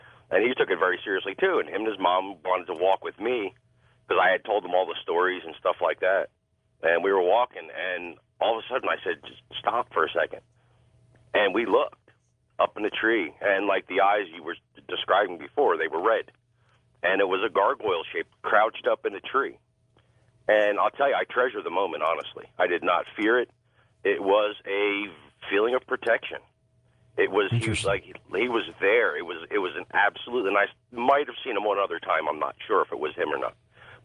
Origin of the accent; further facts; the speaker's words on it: Howell Township, New Jersey, United States; born there; moved away; I currently live in Florida, but I was born in New Jersey. I lived in Howell Township.